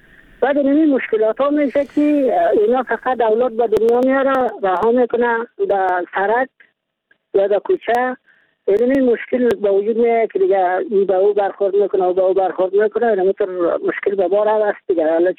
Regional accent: Mazar-i-Sharif, Balkh, Afghanistan; از مزار شریف هستم.

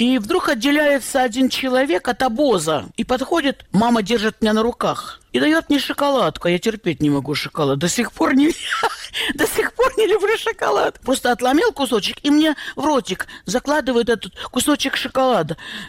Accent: Caucasus, Russia; born there; Я так поэтому получила, что я родилась на Кавказе.

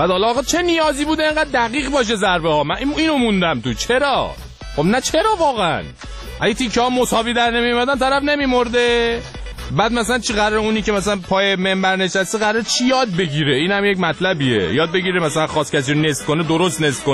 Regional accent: Iran; ما ایرانی هستیم

